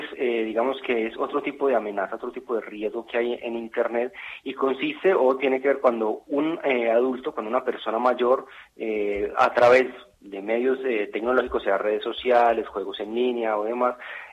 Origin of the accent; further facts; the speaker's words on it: Colombia; now in Argentina; colombiano, pero bueno, ya llevo bastante tiempo viviendo acá en Argentina